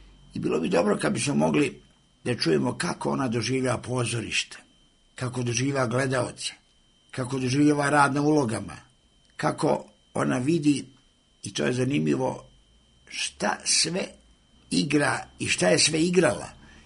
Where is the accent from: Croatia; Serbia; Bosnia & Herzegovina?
Serbia; Valjevo, Šumadija and Western Serbia; now in Belgrade, Serbia; kakva je bila moja provincijska generacija, sam došao iz Valjeva u Beograd